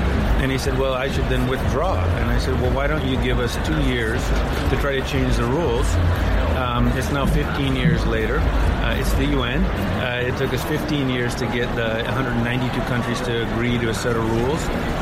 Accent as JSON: {"language": "English", "country": "Papua New Guinea", "tie": "born or raised there", "said": "I grew up in Papua New Guinea. I grew up sort of deep in the rainforest"}